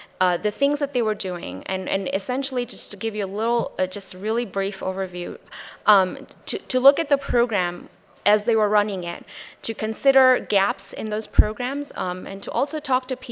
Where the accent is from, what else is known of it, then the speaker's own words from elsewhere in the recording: Mombasa, Mombasa County, Kenya; moved away as an adult; now in United States; I grew up in Mombasa, Kenya. I'd spent some time living there, and I moved to the U.S. as an adult.